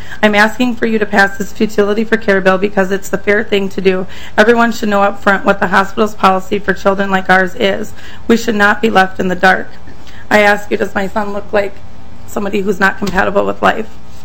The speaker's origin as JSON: {"language": "English", "town": "Baxter", "region": "Minnesota", "country": "United States", "said": "We're from Baxter, Minnesota."}